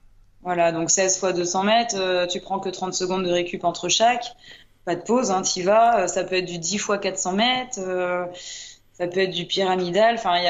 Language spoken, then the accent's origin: French; Brittany, France; Par chez nous, en Bretagne, on a quand même un beau palmarès d'hommes et de femmes qui courent bien.